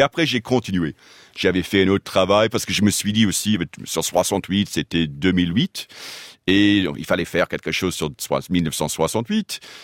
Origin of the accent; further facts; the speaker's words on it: United States; French is a second language; j'avais l'idée en tête, en tant qu'Américain de 16 ans